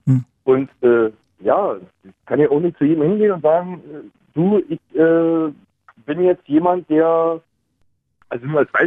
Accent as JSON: {"language": "German", "town": "Senftenberg", "region": "Brandenburg", "country": "Germany", "tie": "born or raised there", "said": "Also natürlich ist Senftenberg immer noch meine Heimatstadt"}